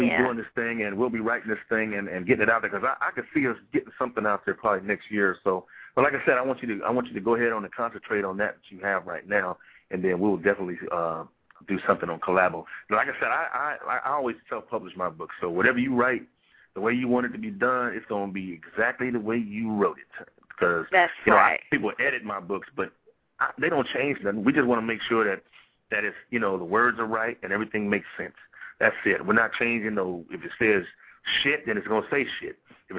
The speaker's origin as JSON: {"language": "English", "town": "Kansas City", "region": "Missouri", "country": "United States", "said": "You know, well, I'm definitely from Kansas City, so that's where I come from."}